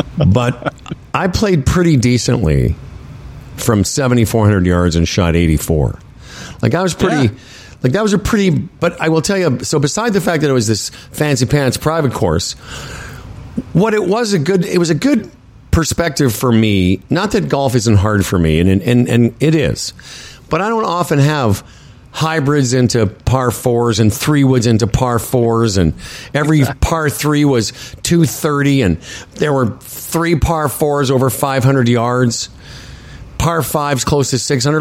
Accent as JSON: {"language": "English", "town": "Moose Jaw", "region": "Saskatchewan", "country": "Canada", "tie": "born or raised there", "said": "when I grew up in Moose Jaw, little Jewish boy from Moose Jaw"}